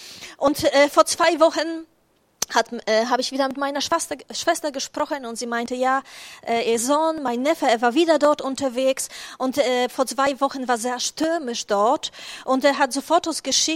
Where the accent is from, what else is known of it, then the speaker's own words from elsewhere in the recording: Poland; born there; ich bin in Polen geboren und meine ganze Familie lebt noch dort, also die leibliche Familie, Eltern und Geschwister und Neffen und so weiter. Und ich bin ziemlich oft dort zu Besuch. Und ich selbst wohne in Krakau, eine wunderschöne Stadt.